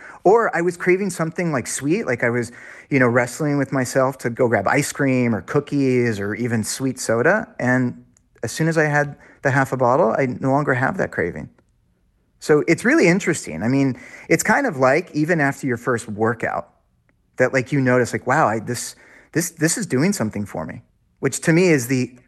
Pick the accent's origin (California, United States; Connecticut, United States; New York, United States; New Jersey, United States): California, United States; Los Angeles; I was raised here in Los Angeles by two very spiritual and holistic parents